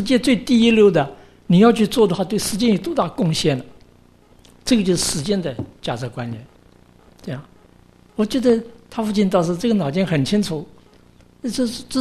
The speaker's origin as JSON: {"language": "Chinese", "country": "Taiwan", "tie": "born or raised there", "said": "那比如说那我们从小在台湾长大的"}